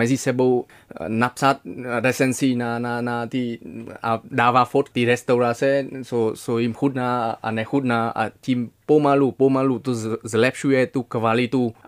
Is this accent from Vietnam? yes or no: yes; Vietnam; Já jako Vietnamec chodím do Sapy pro jídlo a bral jsem to jako samozřejmost.